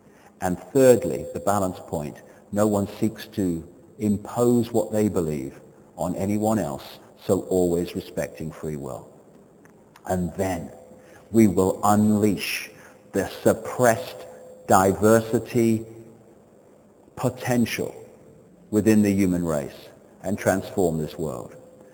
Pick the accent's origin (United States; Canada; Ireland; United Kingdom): United Kingdom; Why am I British? I'm British because my parents had sex on a piece of land that someone at the time called Britain.